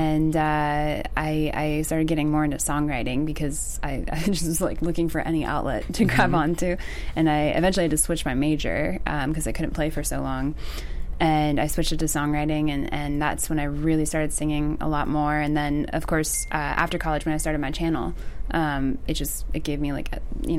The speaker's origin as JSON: {"language": "English", "town": "Harrisburg", "region": "Pennsylvania", "country": "United States", "tie": "born or raised there", "said": "I grew up and born and raised in Pennsylvania, Harrisburg."}